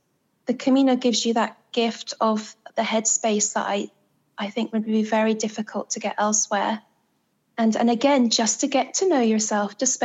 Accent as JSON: {"language": "English", "region": "Scotland", "country": "United Kingdom", "said": "But again, being Scottish"}